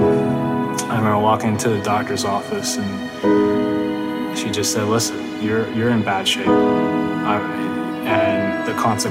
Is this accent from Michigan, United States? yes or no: no; Tallahassee, Florida, United States; I grew up in Tallahassee, Florida. I was the only Asian child in my entire school.